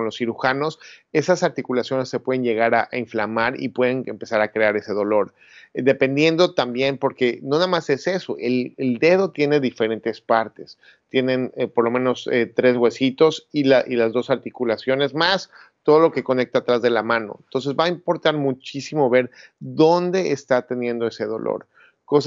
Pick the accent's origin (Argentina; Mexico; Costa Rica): Mexico; como hispano y como mexicano